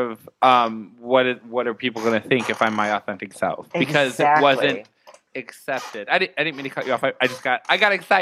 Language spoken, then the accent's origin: English; Harrison Township, Michigan, United States; Harrison Township. So right, like just like 45 minutes north of Detroit, like Metro Beach area, okay. St. Clair Shores, that kind of there.